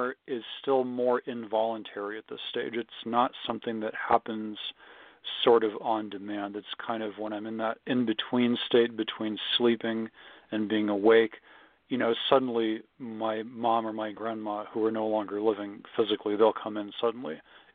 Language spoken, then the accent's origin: English; California, United States; now in Boulder, United States; I'm actually from California, but I've lived here for 3 years now.